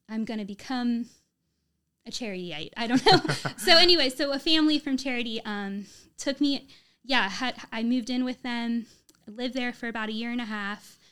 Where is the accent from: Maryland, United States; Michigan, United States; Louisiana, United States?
Maryland, United States; So I'm from Maryland.